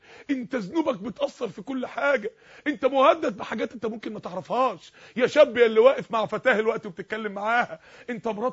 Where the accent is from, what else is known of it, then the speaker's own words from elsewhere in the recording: Mansoura, Dakahlia, Egypt; انا فاكر يوم السماء شتت عندنا في المنصورة تلج.